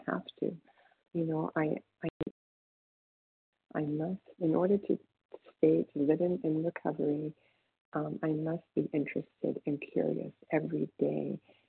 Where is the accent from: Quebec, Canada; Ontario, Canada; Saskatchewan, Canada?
Ontario, Canada; Toronto; I'm from Toronto, Canada.